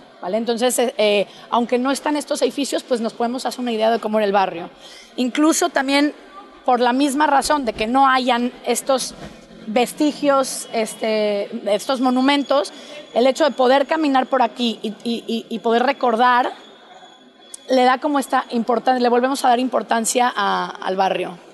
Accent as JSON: {"language": "Spanish", "country": "Mexico", "said": "también en la comunidad de donde vengo de México"}